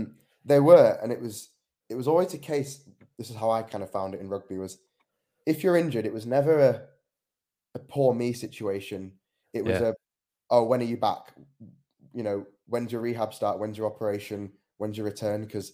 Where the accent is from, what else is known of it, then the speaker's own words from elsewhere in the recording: Hong Kong; born there; I was born in Hong Kong, but I only lived there.